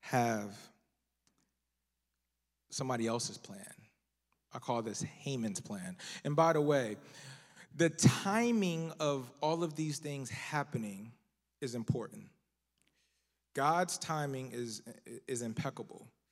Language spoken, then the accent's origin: English; Philadelphia, Pennsylvania, United States; But I'm from Philly, so I'm a big 76ers fan.